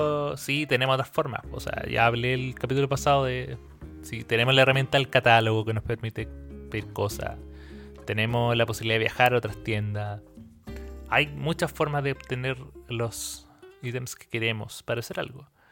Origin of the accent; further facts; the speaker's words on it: Chile; lo más raro que me dijeron fue que no me escuchaba como chileno.